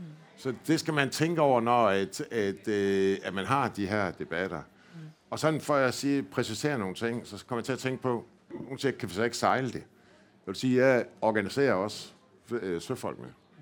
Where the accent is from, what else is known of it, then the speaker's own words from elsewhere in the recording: Jutland, Denmark; now in Ishøj, Denmark; Og I kan godt høre, at jeg kommer fra Jylland, og jeg bor i Ishøj, landsbyen.